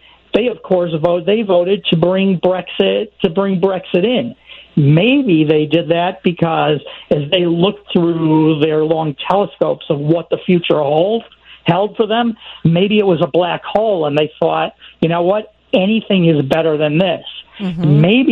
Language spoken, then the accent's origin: English; United States; now in Singapore; I'm not Singaporean, I'm from the United States